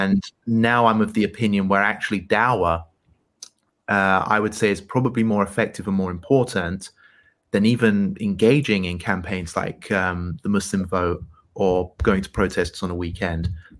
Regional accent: United Kingdom; as well as being British

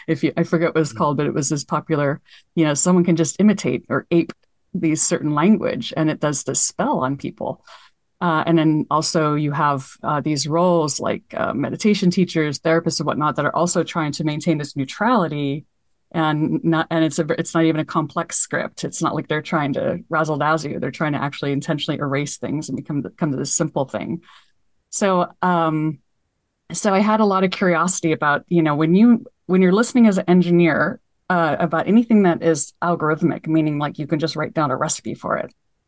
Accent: United States; I felt like it was the water I needed as an American, in our

